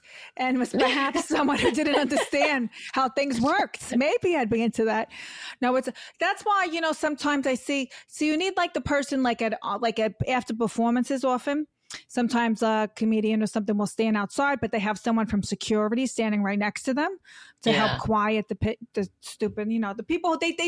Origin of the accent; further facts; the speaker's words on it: New York City, New York, United States; I'm like a Queens. I'm like, I'm from Queens. I know everything about New York.